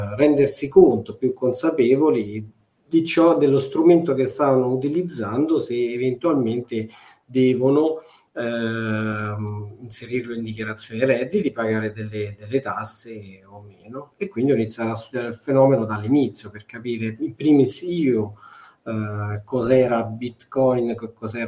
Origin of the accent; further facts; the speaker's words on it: Rome, Lazio, Italy; sono di Roma, ho studiato a Roma, la mia formazione all'università a Roma